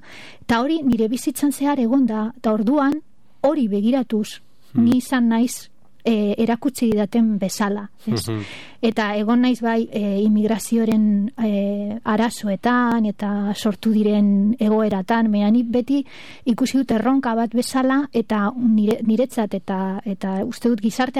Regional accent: Basque Country, Spain; Ni euskalduna naiz.

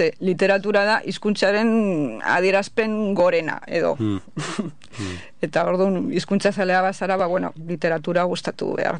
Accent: Portugalete, Basque Country, Spain; born there; now in Bilbao, Spain; bilbotarra zela, zera, jaiotzez portugaletetarra, portugaleten jaio nintz, noin dela urte gehiegi, Bilbon bizinaz, Barakaldon be bizizanaz

